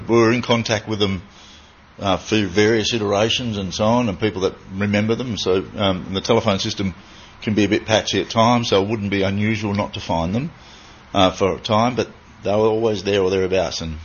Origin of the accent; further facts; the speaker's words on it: Australia; because we're Australian first.